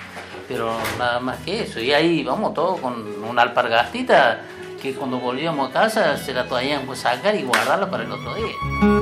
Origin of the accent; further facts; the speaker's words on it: Milagro, La Rioja, Argentina; En el pueblo donde yo nací, Milagro, en la provincia de La Rioja